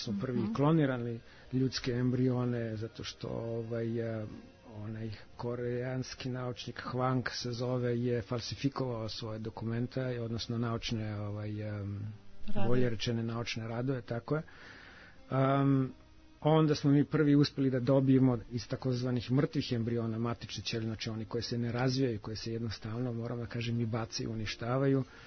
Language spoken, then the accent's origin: Serbian; Kragujevac, Šumadija, Serbia; Ja ga volim ne samo zato što je moj rodni grad